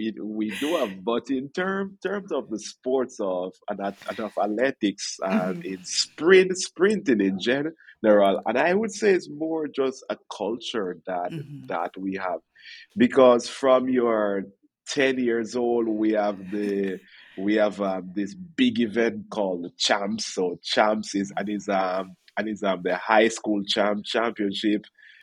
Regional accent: Ocho Rios, Saint Ann, Jamaica; I am originally from Ocho Rios, Jamaica. So that's a lovely little tropical island

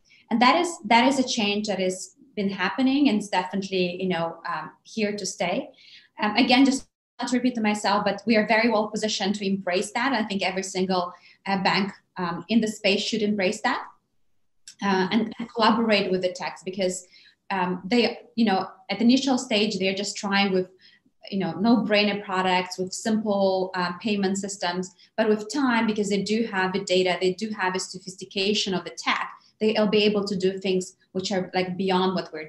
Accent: Moldova; So I was born and raised in Moldova

